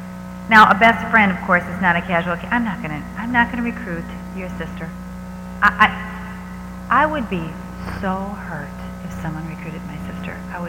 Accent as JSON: {"language": "English", "region": "Wisconsin", "country": "United States", "said": "I'm from Wisconsin. We don't eat, I mean, this Texas food."}